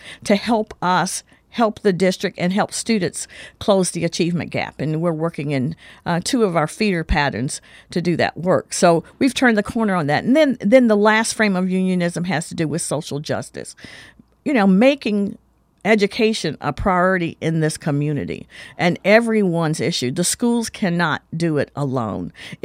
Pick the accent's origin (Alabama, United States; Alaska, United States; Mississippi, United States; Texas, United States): Alabama, United States; Tuscumbia; was from Tuscumbia, Alabama, my hometown. So it was a very, very political county.